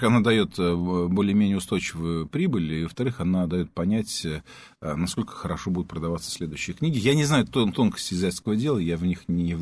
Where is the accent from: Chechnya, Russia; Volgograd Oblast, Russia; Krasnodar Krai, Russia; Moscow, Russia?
Moscow, Russia; я коренной москвич.